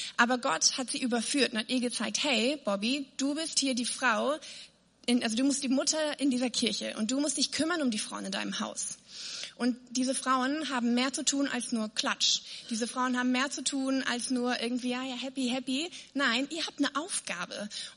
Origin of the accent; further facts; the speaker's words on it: North Rhine-Westphalia, Germany; ich bin ja kein Ruhrpöttler, ich bin Rheinländer, das sehen wir, das ist ein Unterschied. Düsseldorfer Grenze und dann fängt das Ruhrgebiet an.